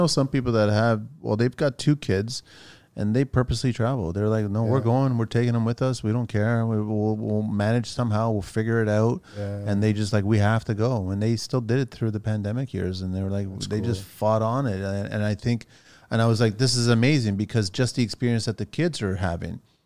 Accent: Portugal; now in Canada; Oh, I'm not American. Well, I'm Canadian, right? Well, I'm not Canadian.

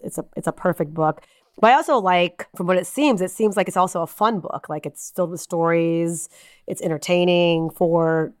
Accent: Houston, Texas, United States; also born or lived in Austin; now in Dallas, United States; I went to UT Austin. I was just there for South by Southwest. And I grew up in Houston, went to UT Austin. And we actually just moved back to Texas about a year ago. And so we're in Dallas now.

